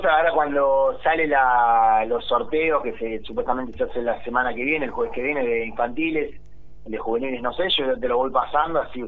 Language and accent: Spanish; Moreno, Buenos Aires Province, Argentina; Del centro de Moreno.